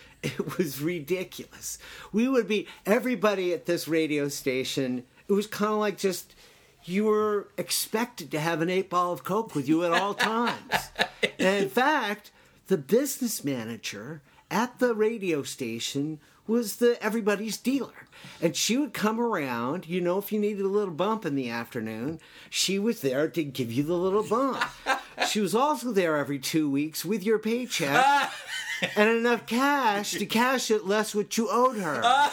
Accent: Los Angeles, California, United States; also born or lived in Connecticut; We moved out there in 1967 from the East Coast. My father was an itinerant advertising guy.

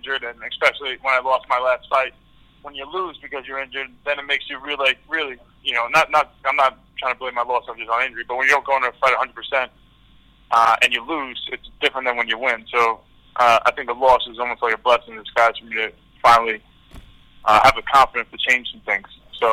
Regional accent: New York, United States; obviously just being from New York, born and raised, and never being able to fight in my home state.

